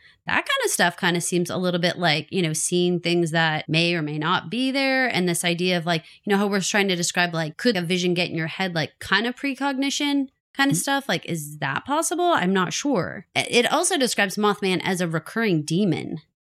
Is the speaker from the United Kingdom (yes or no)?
no; Texas, United States; Well, and because we're from Texas, we have to tell you about another news article we read